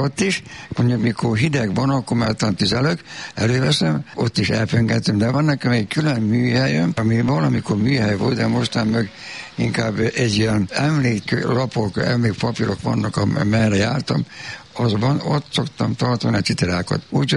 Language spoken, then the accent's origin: Hungarian; Magyarcsernye, Vojvodina, Serbia; magyar csernyéri származom